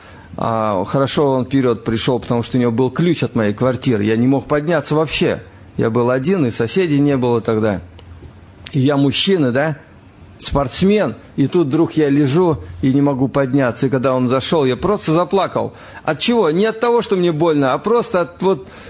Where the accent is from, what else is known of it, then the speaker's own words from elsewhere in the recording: Voronezh Oblast, Russia; born there; в деревне, где я родился, в Воронежской области.